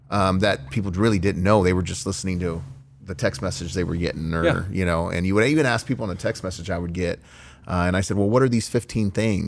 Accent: San Antonio, Texas, United States; And I tell people, I grew up in San Antonio, Texas, and the Alamo was just the Alamo.

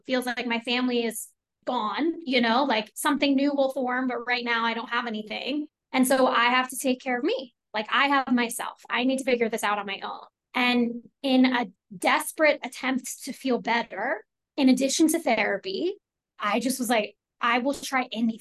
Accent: New York City, New York, United States; So I'm a born and bred New Yorker. I grew up on the Upper West Side in Manhattan and I did all the right things, as you mentioned.

